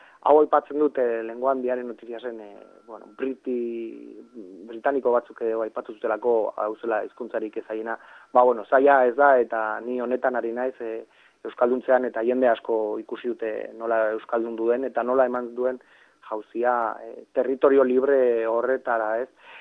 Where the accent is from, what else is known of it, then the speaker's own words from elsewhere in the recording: Basque Country, Spain; nire kasuan ni euskalduna naiz eta nik egin behar dut euskaraz.